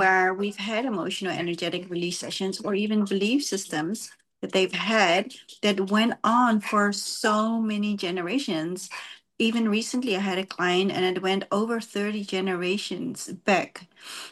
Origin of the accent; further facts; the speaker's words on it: New Zealand; moved away; Where I grew up in New Zealand, it was more than normal too.